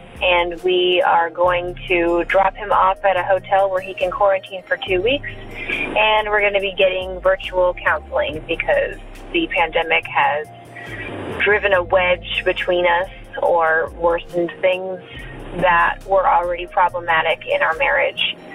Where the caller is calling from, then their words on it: Tacoma, Washington, United States; I'm calling from Tacoma, Washington.